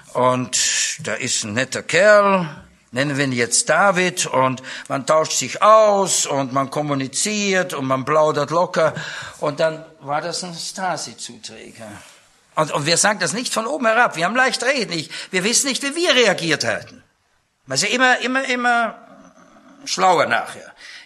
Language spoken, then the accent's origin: German; Austria; ich als Österreicher, meine Frau Schweizerin, konnten wir mit unseren Ausländerpfunden doch ziemlich wuchern zur Zeit der DDR.